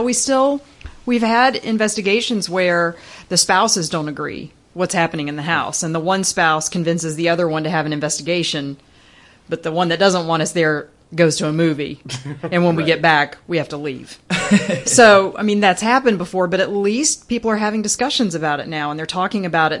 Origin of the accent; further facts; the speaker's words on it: West Virginia, United States; For me, it was, I grew up in West Virginia, and so there's a reason why Chris Carter put a lot of X-Files episodes in West Virginia.